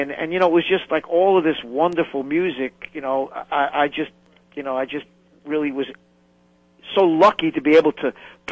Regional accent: United States; I started off with the good fortune of growing up near New York City

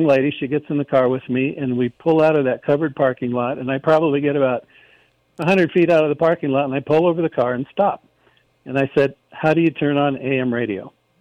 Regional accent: California, United States; And being from born and raised in California, my parents were both raised in California.

